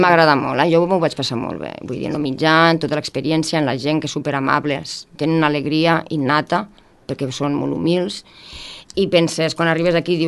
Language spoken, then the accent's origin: Catalan; Tortosa, Catalonia, Spain; Estic casada amb un roquetero, però això tinc el centre aquí, roquetes. Jo sóc de Tortosa.